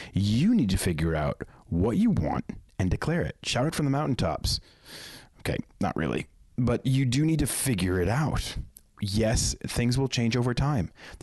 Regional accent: Boston, Massachusetts, United States; Growing up in Boston, I had one of those sports facts a day calendars

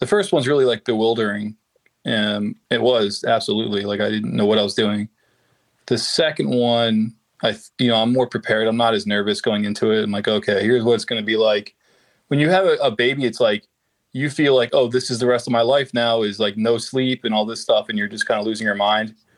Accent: Merchantville, New Jersey, United States; Merchantville, which was right next to Camden. So it's like, I always think of Jersey as like being like split. Like, there's like New York, New Jersey, and Philadelphia, New Jersey. And I was Philadelphia, New Jersey.

